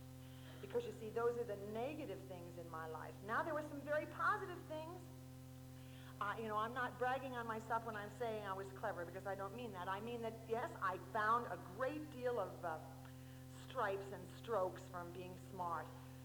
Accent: New York City, New York, United States; I was born and raised in Brooklyn. And, that's New York for those who don't know where Brooklyn is.

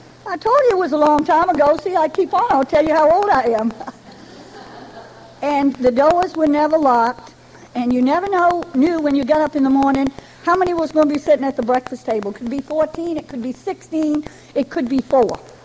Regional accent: Scituate, Rhode Island, United States; born there; I was born in New England, and you never guessed that with you all. I was born in Scituate, Rhode Island, the smallest of 48 then. I was born in the country.

